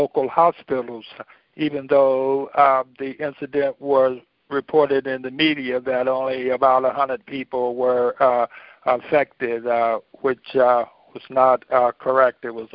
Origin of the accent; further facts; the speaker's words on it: North Richmond, California, United States; I was born and raised there in North Richmond next to the refinery, so I knew all of these problems from first-hand experience